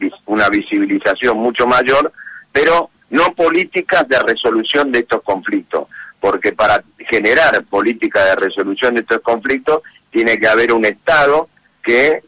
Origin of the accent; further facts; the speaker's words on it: Buenos Aires, Argentina; born there; yo nací en La Boca